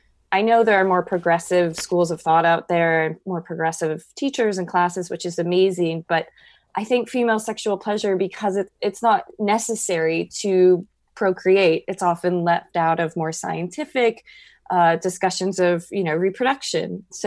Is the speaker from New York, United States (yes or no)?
no; Iowa, United States; actually happened to me when I was growing up in Iowa and going to Catholic school for 13 years.